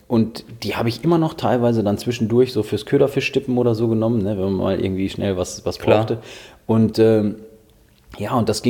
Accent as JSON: {"language": "German", "town": "Minden", "region": "North Rhine-Westphalia", "country": "Germany", "said": "Ich komme ja aus Minden und Minden liegt an der Weser."}